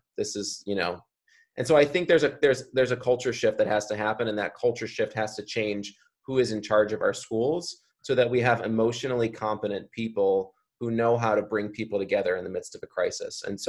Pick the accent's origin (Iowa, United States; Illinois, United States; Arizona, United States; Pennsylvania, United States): Illinois, United States; Chicago; I grew up in a middle class, upper middle class suburb in Chicago, like my hometown is still probably 90%+ white.